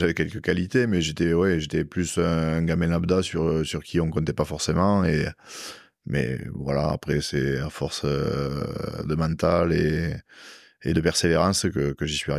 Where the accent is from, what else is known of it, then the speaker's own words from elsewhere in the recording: Tarbes, Occitanie, France; born there; C'est ça, je suis né à Tarbes et j'ai jamais joué à Tarbes.